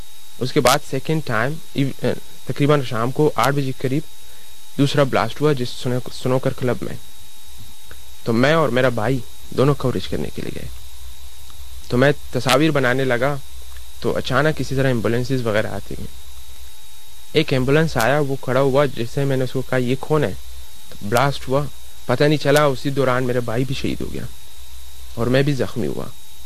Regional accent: Quetta, Balochistan, Pakistan; now in Melbourne, Australia; میرا تعلق کوئٹہ سے ہے اور میں سن 2013 میں کوئٹہ سے آسٹریلیا آیا

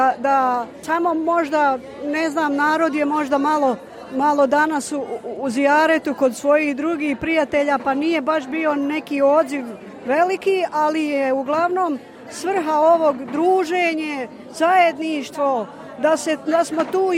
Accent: Bihać, Federation of Bosnia and Herzegovina, Bosnia & Herzegovina; now in Australia; inače sam porijeklom iz Bihaća, iz Bosne. Ovdje sam došla prije 24 godine. Ovdje u Australiji, daleko od svoje zemlje

